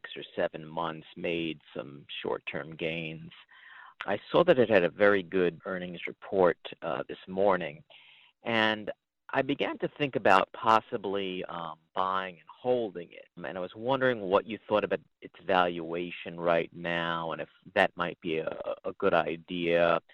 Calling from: New York, United States; Hi, Steve and Justin. I'm a listener from New York.

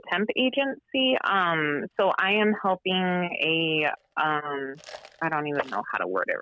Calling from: Augusta, Georgia, United States; I'm calling from Augusta, Georgia.

